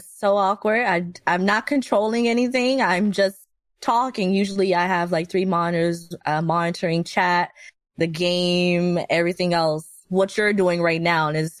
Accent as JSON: {"language": "English", "region": "Virginia", "country": "United States", "tie": "born or raised there", "moved": "as an adult", "lives_now": "Atlanta, United States", "said": "Well, I grew up in Virginia, lived with my grandmother till I was 18. And then once I graduated high school, that same day, I hiked it to Georgia, where my mother was living. And I refused to go back to Virginia."}